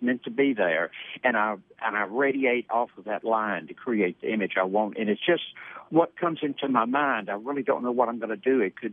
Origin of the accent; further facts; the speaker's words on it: Columbus, Mississippi, United States; also born or lived in Fulton, Kentucky; I grew up in Mississippi, Columbus, Mississippi. Great place to grow up. And actually originally from Fulton, Kentucky. So I'm back home.